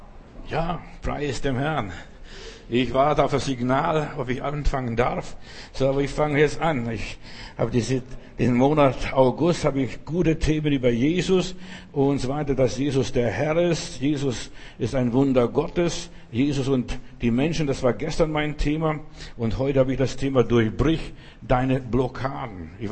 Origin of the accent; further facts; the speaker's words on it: Berlin, Germany; Wir wissen ja als Berliner sehr gut, was mal hier 1948 bis 1949 war